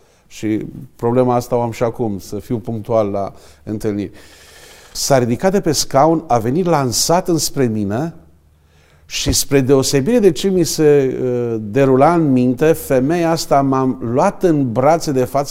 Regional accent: Pitești, Argeș, Romania; Odată că eram din Pitești

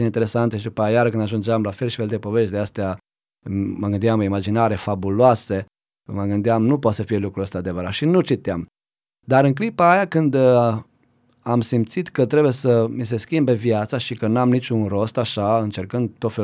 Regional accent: Uivar, Timiș County, Romania; la Uivar, satul meu natal.

